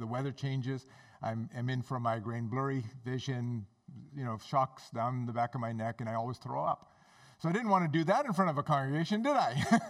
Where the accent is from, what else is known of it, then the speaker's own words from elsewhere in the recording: Pakistan; born there; I'm a British citizen. I'm a Canadian citizen and Pakistani born. So I got actually three passports.